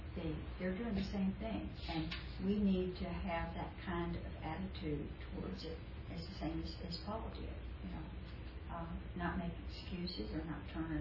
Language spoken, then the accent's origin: English; Tennessee, United States; that my family was very close to growing up in Tennessee.